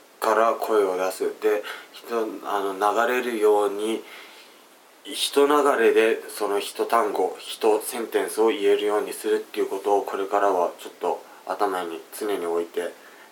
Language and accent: Japanese; Kanto, Japan; 結構自分は関東出身ですけど、日本国内だったら結構トーカティブなお調子者タイプだったんで